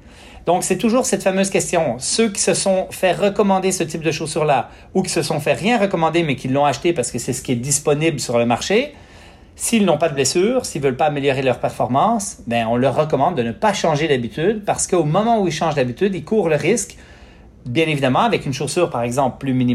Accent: Quebec, Canada; Moi, j'ai grandi au Lac-Saint-Jean sur une ferme.

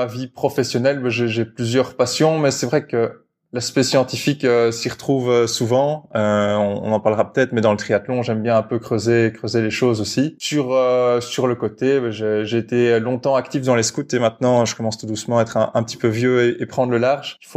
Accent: Brussels, Belgium; Je viens de Bruxelles, j'ai toujours grandi à Bruxelles

